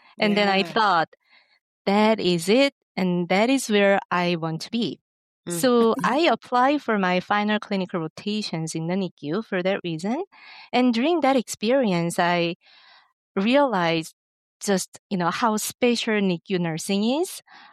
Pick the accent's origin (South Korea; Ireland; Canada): South Korea; moved away as an adult; now in Boston, United States; I'm originally from South Korea, and I completed my nursing degrees and began my clinical training actually there in South Korea. Then I came to the United States to pursue my PhD, and somehow I ended up staying and building my career here. So, you know, now I'm in Boston